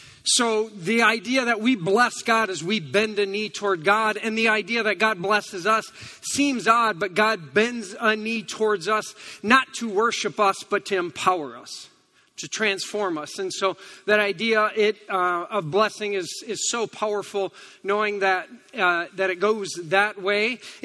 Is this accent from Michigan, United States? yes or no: yes; Hudsonville, Michigan, United States; I grew up in Hudsonville. On my way in, I don't live here, I haven't for a long time, but on my way in this morning, I drove by the old stomping grounds, drove by my old house